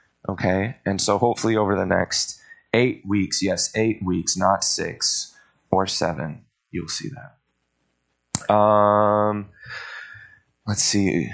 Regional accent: Lake Dallas, Texas, United States; I was growing up in Lake Dallas, Texas. We were podunk, which meant we were probably 20 years behind the rest of you sophisticated people.

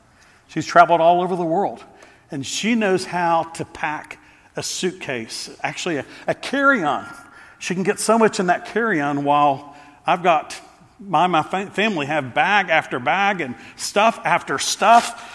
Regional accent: Texas, United States; As a little boy growing up in Texas, I remember seeing ripe fields of cotton

